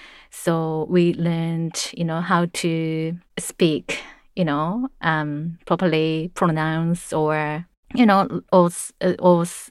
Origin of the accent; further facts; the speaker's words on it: Fukuoka, Japan; I was raised in Fukuoka in Japan, which is on the South Island.